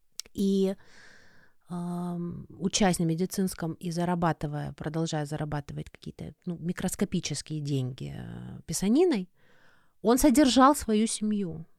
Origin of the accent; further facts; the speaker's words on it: Rostov-on-Don, Rostov Oblast, Russia; Я просто как истинная ростовчанка горжусь всеми, кто родился в Таганроге.